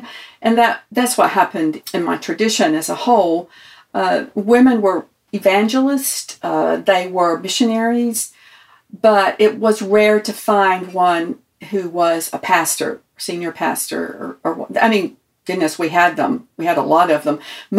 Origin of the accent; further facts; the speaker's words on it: South Carolina, United States; Yeah, I grew up in South Carolina, and I am fourth generational Pentecostal believer.